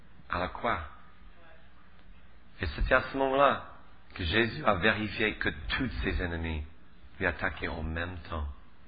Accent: Switzerland; accent: Swiss; now in Paris, France; On a vraiment besoin de vous à Paris. Parce que moi, j'ai un accent suisse et les Parisiens se moquent de moi.

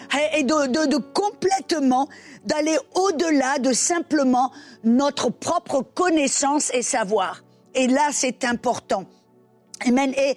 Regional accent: Southern France, France; moved away as an adult; also born or lived in United States; Je suis française d'origine, je suis née, j'ai grandi dans le sud de la France. Mais le Seigneur m'a transplantée pour aller aux États-Unis pour être formée.

